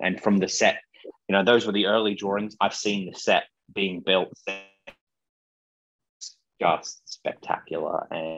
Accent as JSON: {"language": "English", "country": "Australia", "said": "the funny thing is I'm Australian, but I haven't seen the original Australian production."}